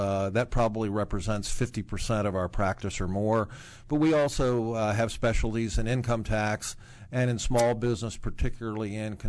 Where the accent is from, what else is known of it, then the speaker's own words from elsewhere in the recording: Kensington, Maryland, United States; also born or lived in Washington, D.C.; I'm from Washington, but I grew up in Kensington, Maryland, a suburb of Washington, D.C.